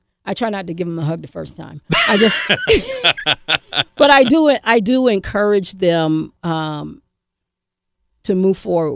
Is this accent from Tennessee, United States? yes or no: no; Newark, New Jersey, United States; I went in 1980 to get out of the situation I was in growing up in Newark, New Jersey.